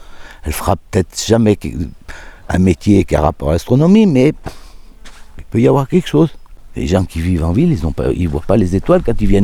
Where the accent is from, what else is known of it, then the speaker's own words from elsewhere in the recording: Saint-Étienne, Auvergne-Rhône-Alpes, France; Je suis né à Saint-Étienne. Et j'ai vécu 20 ans à Saint-Étienne avec mes parents.